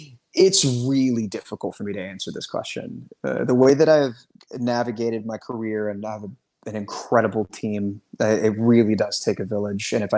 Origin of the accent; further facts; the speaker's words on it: the South, United States; And again, like I'm from the South, she's from the South.